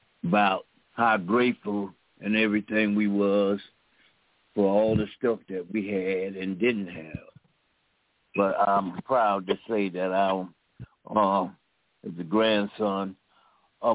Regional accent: Brooksville, Florida, United States; moved away as an adult; now in Philadelphia, United States; I'm from Brooksville originally, and I moved to Philadelphia after I came home from Vietnam. And been in Philadelphia now 53 years. I came here when I was 19, going on 20.

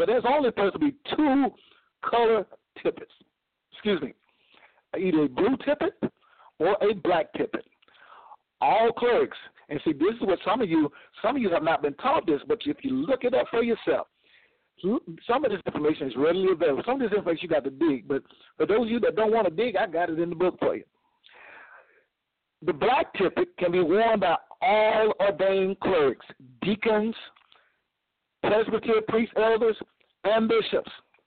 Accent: Missouri, United States; I'm from Missouri, the show me state.

